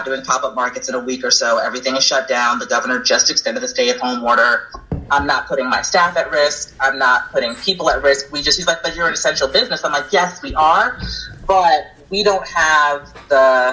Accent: New York, United States; moved away as an adult; I'm from New York. I'm from upstate New York, born and raised. Came out here in 2012 to go to grad school.

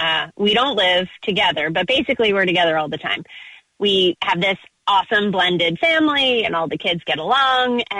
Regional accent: Virginia Beach, Virginia, United States; I'm from Virginia Beach.

